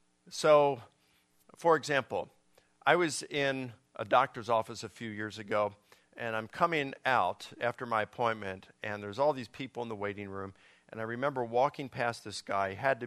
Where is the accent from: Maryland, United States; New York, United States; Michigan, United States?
Maryland, United States; Baltimore; And I grew up in Baltimore, and I can remember, you know, sometimes I'd walk down, I grew up in Baltimore City, and I'd see the servicemen walking in their uniforms